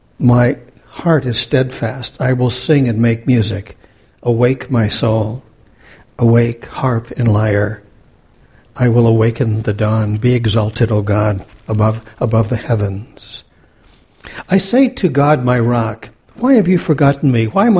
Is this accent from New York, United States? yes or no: no; New Hampshire, United States; I'm from New Hampshire. I grew up 42 miles from Fenway Park, but who's bringing up the Red Sox?